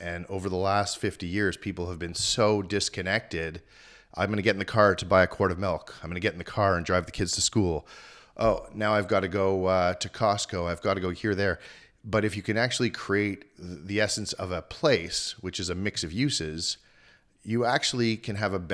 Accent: Montreal, Quebec, Canada; growing up in Montreal, which I'm very proud of.

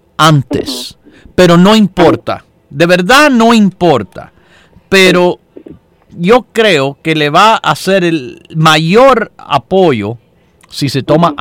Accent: United States; born there; en un país libre como aquí donde yo nací

